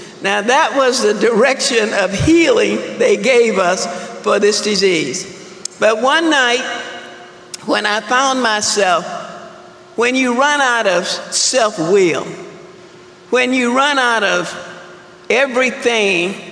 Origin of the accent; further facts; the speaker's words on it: Las Vegas, Nevada, United States; But I'm from Las Vegas, Nevada.